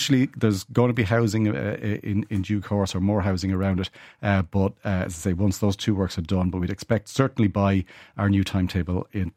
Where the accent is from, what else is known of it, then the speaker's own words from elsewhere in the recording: Portmarnock, Leinster, Ireland; I am from Portmarnock, so it's a bit of a schlep, right?